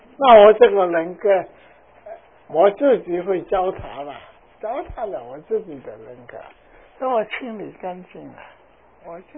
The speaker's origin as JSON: {"language": "Chinese", "country": "China", "said": "所以我们中国人说没关系，做强盗没关系，18年又是一个好汉"}